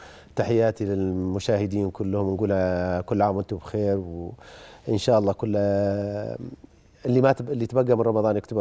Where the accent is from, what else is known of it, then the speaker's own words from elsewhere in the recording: Abha, Asir, Saudi Arabia; born there; قريتي العسران في ابها